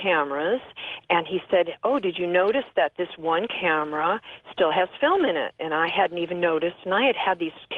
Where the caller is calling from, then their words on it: La Honda, California, United States; calling from La Honda, California.